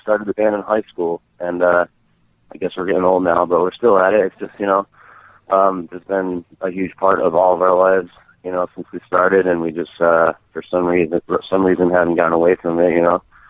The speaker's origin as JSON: {"language": "English", "region": "Massachusetts", "country": "United States", "said": "Oh, we're from Western Mass, yep"}